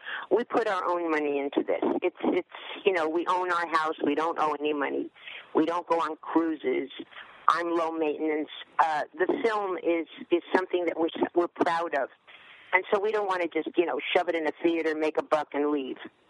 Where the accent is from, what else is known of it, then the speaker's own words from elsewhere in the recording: Bronx, New York, United States; Well, I'm from the Bronx, so I make people laugh.